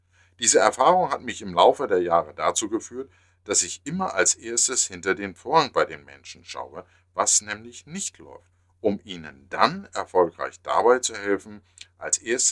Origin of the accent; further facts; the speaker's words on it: Hamburg, Germany; Ich bin in Hamburg geboren, also so typisch Hamburger Jong.